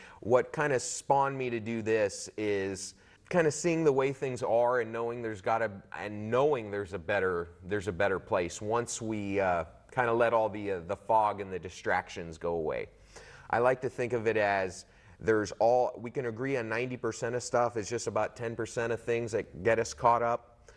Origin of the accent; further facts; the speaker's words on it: California, United States; I've been here about 10 years. And just kind of fell in love with the area. I'm from Southern California and came up here for school, graduated from HSU and everything